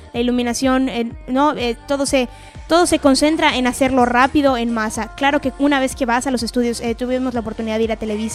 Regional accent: Yucatán, Mexico; Pues yo soy de México, de la República de Yucatán.

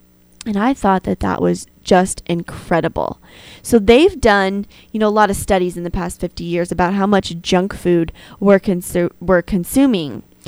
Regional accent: Arizona, United States; maybe I'm going home to my hometown of Arizona and I get to see my family.

